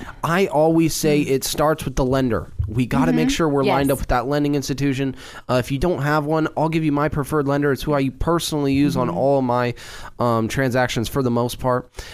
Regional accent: Turner, Oregon, United States; And for the Mid-Willamette Valley, growing up in Turner as a small-town kid

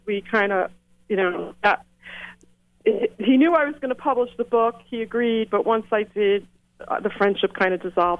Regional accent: New York, United States; accent: New York; now in Florida, United States; I'm a New Yorker. I'm sure they can tell by my accent. But I've been living in sunny Florida now for the last 2 years

